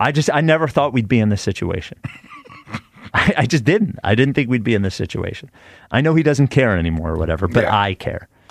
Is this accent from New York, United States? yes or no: no; Glen Mills, Pennsylvania, United States; By the way, I grew up in Glen Mills. It's Delaware County.